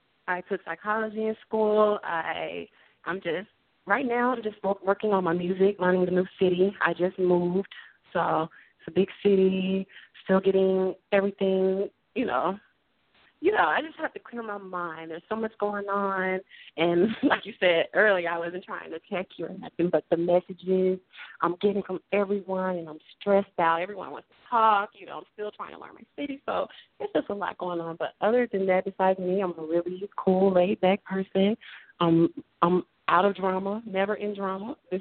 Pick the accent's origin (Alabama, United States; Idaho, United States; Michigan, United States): Alabama, United States; Montgomery; I'm from Montgomery, Alabama.